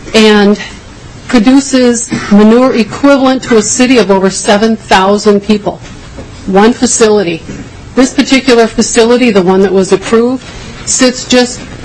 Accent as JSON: {"language": "English", "region": "Minnesota", "country": "United States", "tie": "born or raised there", "said": "I'm here this morning, however, as a proud farmer's daughter. I grew up in Dodge County, Minnesota"}